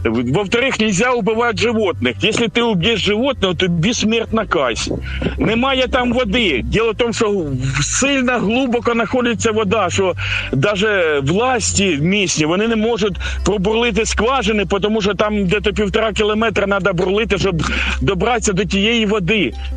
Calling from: Kharkiv, Kharkiv Oblast, Ukraine; я із Харкова вас безпокою.

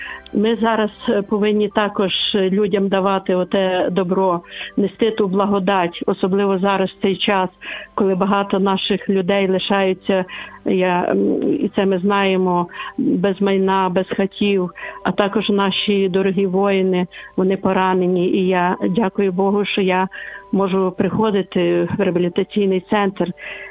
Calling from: Lviv, Lviv Oblast, Ukraine; Добрий день, я зі Львова

